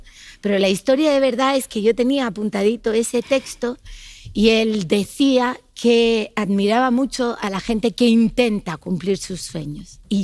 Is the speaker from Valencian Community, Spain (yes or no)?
no; Tenerife, Canary Islands, Spain; now in Madrid, Spain; nací en Tenerife y me despido en Madrid